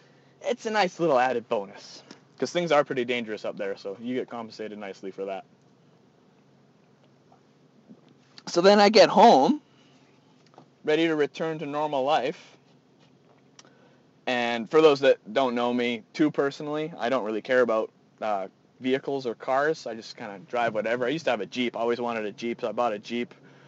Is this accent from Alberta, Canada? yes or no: yes; Calgary, Alberta, Canada; So I grew up in Bowness, and I'm actually heading to Bowness tonight just to check on some friends, and I want to see the house I grew up in. So I grew up on Bow Crescent.